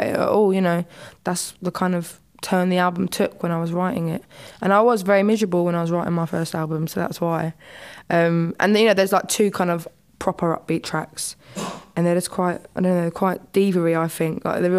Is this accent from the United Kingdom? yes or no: yes; London, United Kingdom; I was born in North London and left when I was 8, and I've grown up in South London ever since.